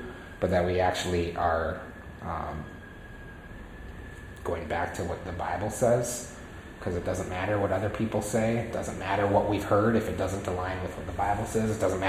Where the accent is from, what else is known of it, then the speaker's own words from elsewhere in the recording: United States; now in Philippines; Interesting being an American here in the Philippines